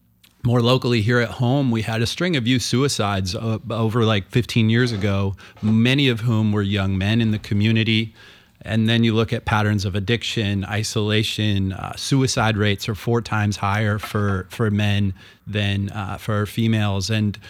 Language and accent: English; Vashon, Washington, United States; I grew up on Vashon, became a teacher